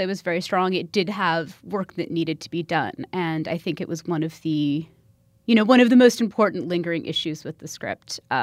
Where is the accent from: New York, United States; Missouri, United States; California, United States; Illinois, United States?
Illinois, United States; Chicago; I'm a Midwesterner. I am from Chicago. I strongly identify as being Midwestern.